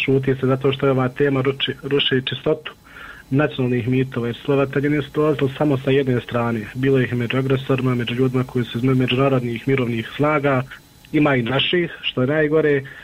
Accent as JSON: {"language": "Bosnian", "country": "Bosnia & Herzegovina", "said": "kod nas u Bosni"}